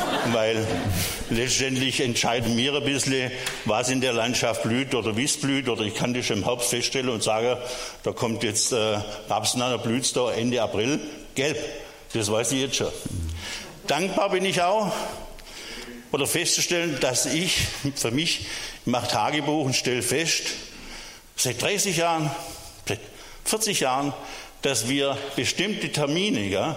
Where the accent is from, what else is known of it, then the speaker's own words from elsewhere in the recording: Hahnenest, Germany; ich komme aus Hahnenest. Das ist auch in Deutschland. Und zwar so 18 Kilometer nördlich von hier. Und das Dorf hat so um die 36 Einwohner.